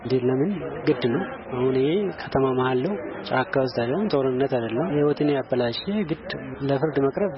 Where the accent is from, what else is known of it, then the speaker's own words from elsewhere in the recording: Ambo, Oromia, Ethiopia; ተወልጄ ያደኩት እዚህ ከተማ ነው። ከአደግ ጀምሮ 20 አመታት ህይወት ስጠፋ ነበር እዚህ ከተማ።